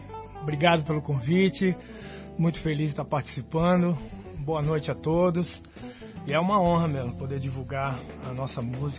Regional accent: Rio de Janeiro, Brazil; also born or lived in Fortaleza; now in Paraná, Brazil; eu sou um carioca, né? Carioca da Tijuca, né? Da Conde de Bonfim.

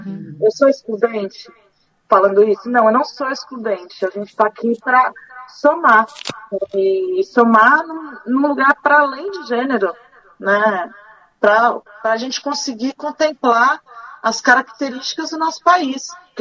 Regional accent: São Paulo, Brazil; born there; Me perdoe aí meu estado natal, São Paulo

